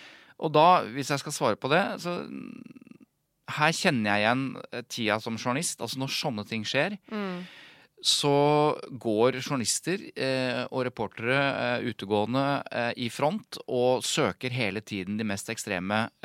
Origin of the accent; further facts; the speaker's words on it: Jevnaker, Innlandet, Norway; Jeg er jo fra Jevnaker.